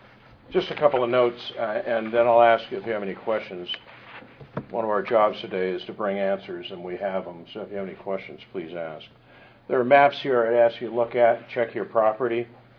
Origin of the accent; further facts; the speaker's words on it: California, United States; I come from the Bay Area. Rata, the roads up here are supreme compared to what we've got.